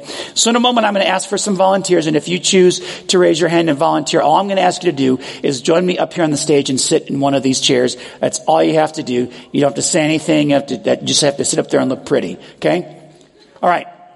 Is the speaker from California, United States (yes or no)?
no; Buffalo, New York, United States; Grew up in a suburb of Buffalo in western New York. My dad was an auto executive. I grew up in the Roman Catholic Church.